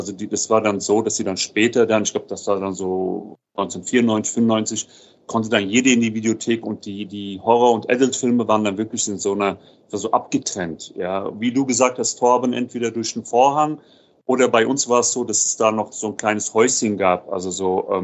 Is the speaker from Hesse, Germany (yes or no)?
yes; Offenbach am Main, Hesse, Germany; Aber ich bin ja auch in Offenbach aufgewachsen